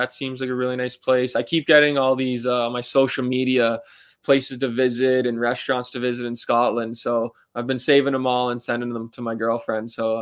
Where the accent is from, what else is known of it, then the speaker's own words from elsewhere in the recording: Ontario, Canada; growing up in Southern Ontario, it was always about hockey.